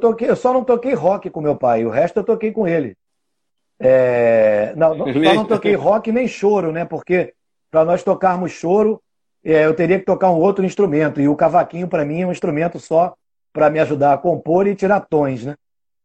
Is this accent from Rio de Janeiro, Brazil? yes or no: yes; Rio de Janeiro, Brazil; Eu sou do Rio de Janeiro, do bairro de Botafogo, né?